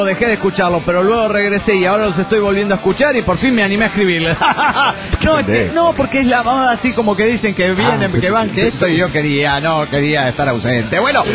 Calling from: Pilar, Buenos Aires Province, Argentina; de Pilar, Argentina.

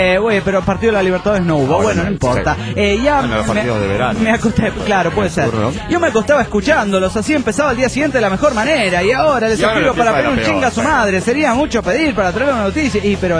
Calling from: Tucumán, Argentina; de Tucumán.

